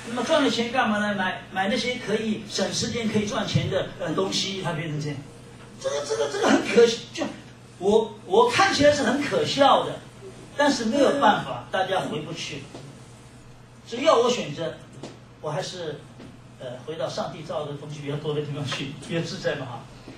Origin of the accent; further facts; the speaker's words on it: China; 我们中国人很聪明的